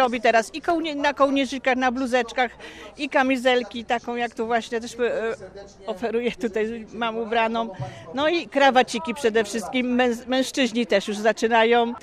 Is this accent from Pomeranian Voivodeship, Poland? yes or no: yes; Pomeranian Voivodeship, Poland; ja akurat jestem od urodzenia kaszubką, ale męża mam z borów tucholskich, więc się pomiesza, nasze regiony się pomieszały po prostu.